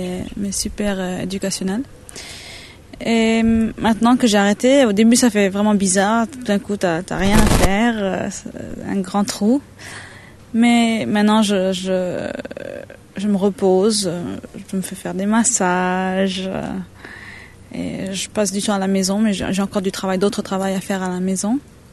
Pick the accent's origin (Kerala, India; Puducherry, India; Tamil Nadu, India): Tamil Nadu, India; Auroville; je suis née à Auroville, j'ai grandi ici aussi. oui, j'ai grandi ici, j'ai fait toutes mes années scolaires à Auroville.